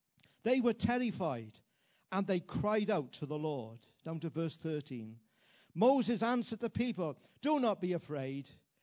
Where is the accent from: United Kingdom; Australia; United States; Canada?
United Kingdom; Wales; because I come from Wales, a wonderful country, by the way.